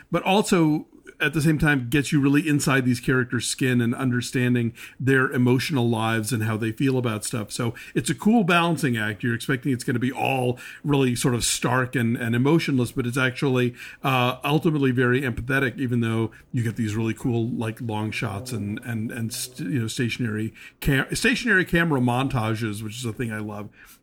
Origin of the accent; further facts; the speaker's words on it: Atlanta, Georgia, United States; I actually wound up sponsoring an art house chain that I used to go to all the time when I was growing up in Atlanta.